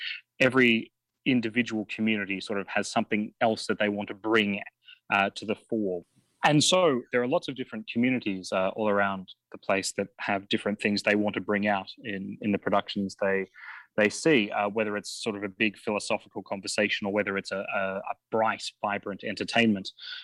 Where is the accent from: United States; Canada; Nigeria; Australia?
Australia; I think one of the big parts of being an Australian is that we have a very big traveling culture because we're very far away from most other places.